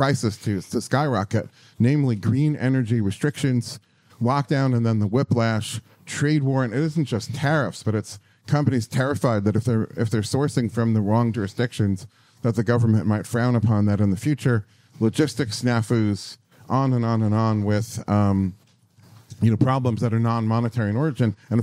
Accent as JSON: {"language": "English", "country": "United States", "said": "And by the way, being a world traveler, I think I'm in a position to say this as an American."}